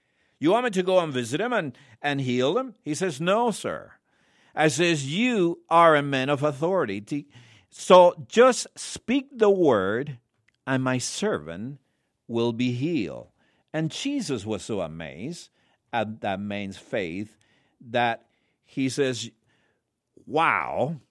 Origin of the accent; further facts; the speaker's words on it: Argentina; I'm from Argentina myself.